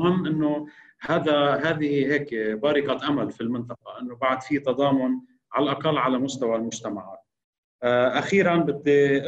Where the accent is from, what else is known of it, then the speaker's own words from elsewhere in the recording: Lebanon; أنا يعني كلبناني أنا نفسي بشكركم